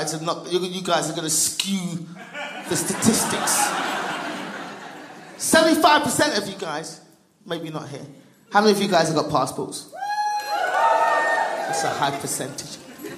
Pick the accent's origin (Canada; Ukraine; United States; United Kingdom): United Kingdom; England; I'm from England, people. We got free healthcare in England.